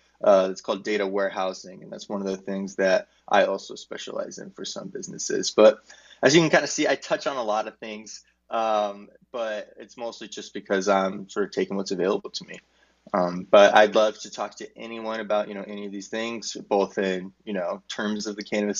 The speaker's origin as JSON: {"language": "English", "region": "Arizona", "country": "United States", "said": "I'm from Arizona in the United States."}